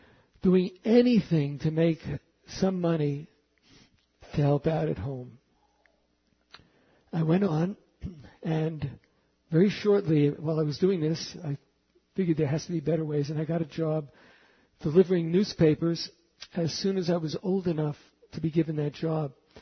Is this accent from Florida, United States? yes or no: no; Bronx, New York, United States; I kept thinking back to something that happened to me when I was a kid growing up in the Bronx.